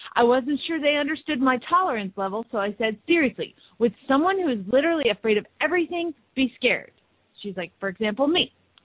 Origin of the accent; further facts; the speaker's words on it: Phoenix, Arizona, United States; from Phoenix, Arizona